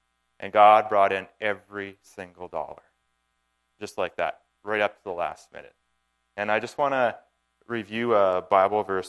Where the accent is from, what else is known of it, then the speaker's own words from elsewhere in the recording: the Maritimes, Canada; I grew up in the Maritimes, and the first thing I said to myself is I want to go to university on the West Coast.